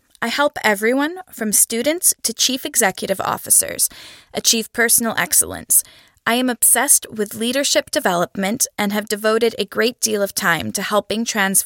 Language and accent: English; Newark, New Jersey, United States; I grew up in a single-parent household in Newark, New Jersey.